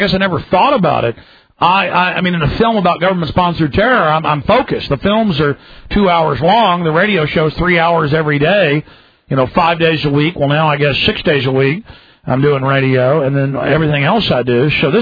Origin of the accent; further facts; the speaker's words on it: Southern United States, United States; I'm a Christian. I'm from the Bible Belt. My family's Christian.